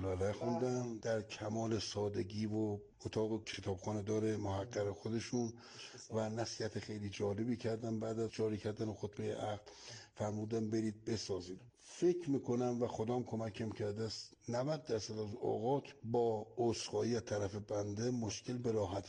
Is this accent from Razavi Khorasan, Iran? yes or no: no; Qazvin, Iran; born there; متولد 1344، در جنوبی ترین منطقه قزوین متولد شدم